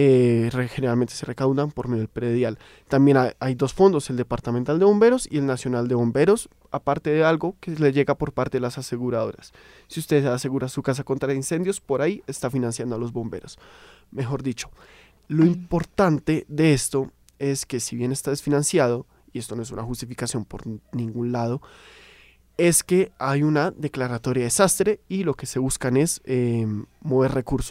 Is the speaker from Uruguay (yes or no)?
no; Colombia; como buenos colombianos, ya estaremos pensando